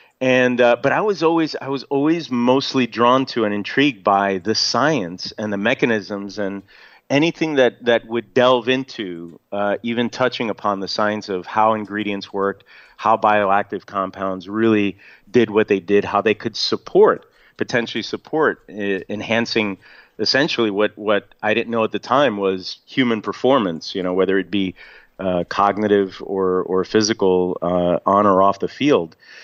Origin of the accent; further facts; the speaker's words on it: North Bergen, New Jersey, United States; I grew up in Jersey, in North Jersey, so North Bergen.